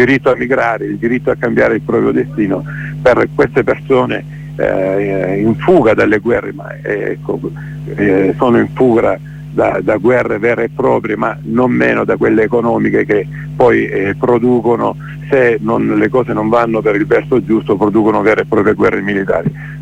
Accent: Brindisi, Apulia, Italy; vengo però da Brindisi

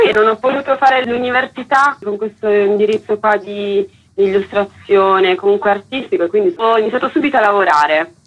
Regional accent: Turin, Piedmont, Italy; now in Rome, Italy; Io sono di Torino, sono 2 anni che sono a Roma

